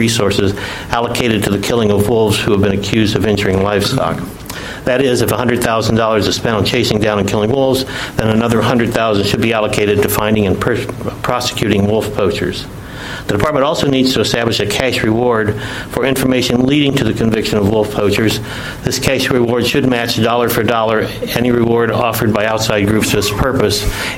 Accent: Ocean Shores, Washington, United States; I'm here from Ocean Shores, representing just myself.

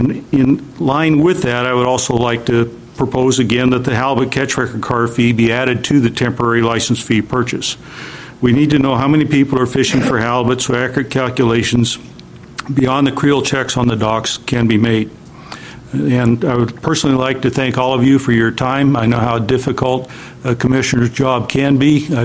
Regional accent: Sequim, Washington, United States; I'm from Squim, Washington.

